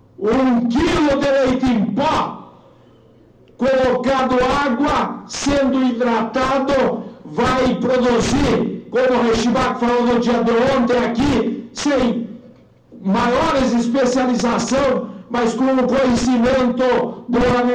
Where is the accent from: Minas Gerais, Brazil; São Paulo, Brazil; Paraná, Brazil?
Paraná, Brazil; São Jorge do Oeste; Em São Jorge do Oeste, a terra de onde eu vim, que fui duas vezes prefeito